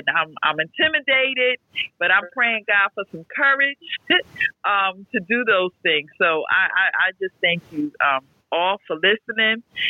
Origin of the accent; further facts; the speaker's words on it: New Jersey, United States; I'm from New Jersey, but I'm bringing you greetings from Miami, Florida.